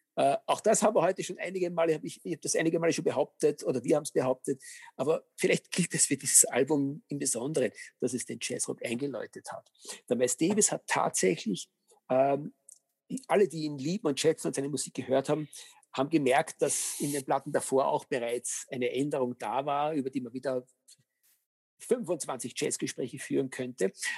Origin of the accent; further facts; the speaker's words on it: Austria; als Österreicher darf man durchaus sich auf die Fahnen heften